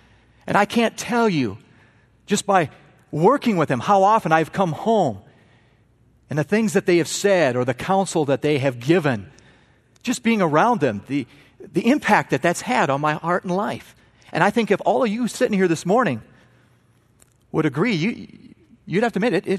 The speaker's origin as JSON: {"language": "English", "region": "Montana", "country": "United States", "said": "I'm from Montana, a lot of wheat is grown, okay?"}